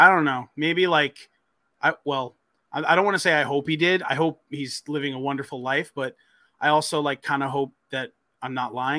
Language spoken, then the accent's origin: English; New York, United States; I grew up on Long Island, a huge Islander fan.